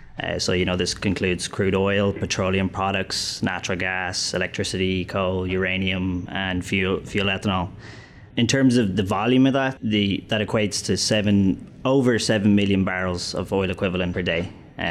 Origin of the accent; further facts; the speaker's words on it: Ireland; moved away as an adult; now in United States; My background really is that I grew up in Ireland, studied there.